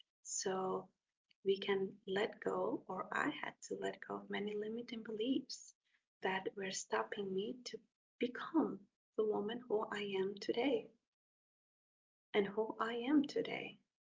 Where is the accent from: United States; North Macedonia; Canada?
North Macedonia; I grew up in Macedonia in a small village.